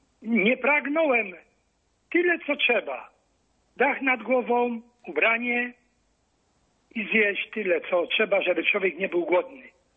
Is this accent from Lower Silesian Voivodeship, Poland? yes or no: no; Kraków, Lesser Poland, Poland; also born or lived in Silesia; bo ja mieszkałem 42 lata na Śląsku, ale jestem z Krakowa. Urodziłem się w Krakowie, na Woli Duchackiej.